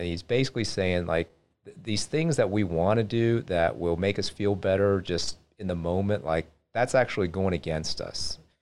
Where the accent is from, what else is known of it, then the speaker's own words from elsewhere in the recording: Atlanta, Georgia, United States; I grew up in Atlanta, and so I follow, you know, just the comings and goings back there.